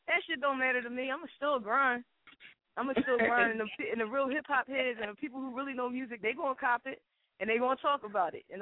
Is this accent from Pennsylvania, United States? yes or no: yes; Philadelphia, Pennsylvania, United States; Well, I'm from Philly.